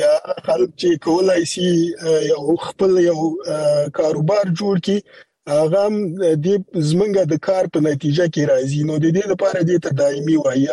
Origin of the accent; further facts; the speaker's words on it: Afghanistan; مونږ خپل افغانان یو او مونږ د وطن د سره ځانګړي مینه لرو او خپل خلکو ټولنې بدلون غواړو